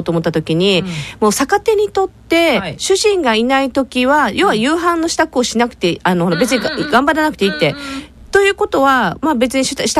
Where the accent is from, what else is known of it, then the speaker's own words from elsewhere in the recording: Okinawa, Japan; 私が沖縄出身っていうので、